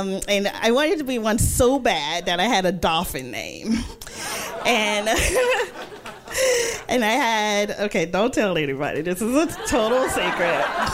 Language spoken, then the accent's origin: English; Mississippi, United States; I'm from Mississippi. I'm the youngest of five children.